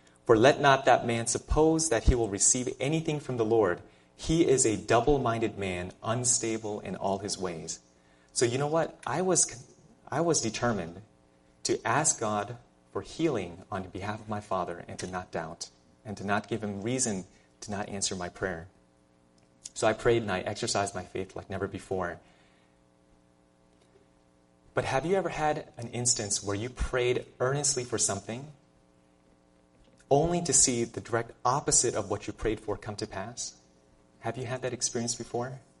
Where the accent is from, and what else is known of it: Maryland, United States; born or raised there